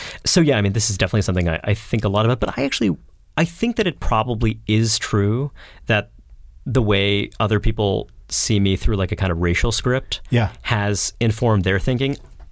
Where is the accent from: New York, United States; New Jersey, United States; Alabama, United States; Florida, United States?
New York, United States; Brooklyn; I grew up in Brooklyn, a kind of similar community in some ways.